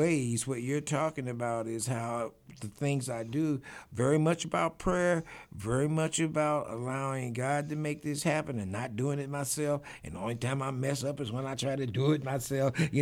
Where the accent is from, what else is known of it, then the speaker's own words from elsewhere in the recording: Argentina; I grew up in Argentina in a Baptist faith, but I had a world-class minister that raised us on the same philosophy you're speaking of right now.